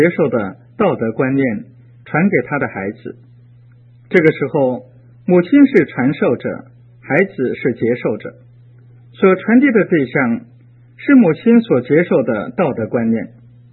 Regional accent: China; 就像你、我们都是中国人，属于中国文化的集体，我们都生活在中国文化的传统里

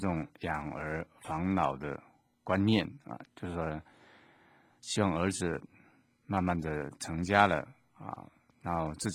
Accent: Minxiong, Chiayi County, Taiwan; 我就跟他们说：“我是嘉义民雄人。”

